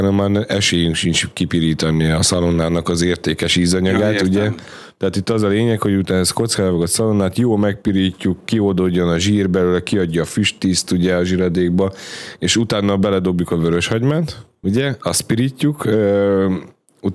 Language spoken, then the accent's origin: Hungarian; Great Hungarian Plain, Hungary; mivel alföldi gyerek vagyok, meg szerintem mindannyian közülünk